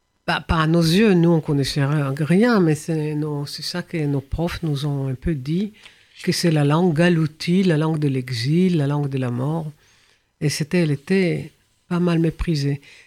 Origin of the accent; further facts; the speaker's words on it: France; J'ai grandi ici en France, hein, c'est pas la même chose